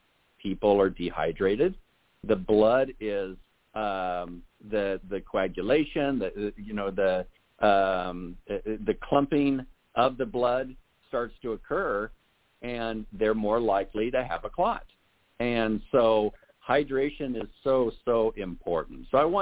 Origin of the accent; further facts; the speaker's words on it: Iowa, United States; One of my friends in high school, he was a state qualifier in wrestling. I was originally from Iowa.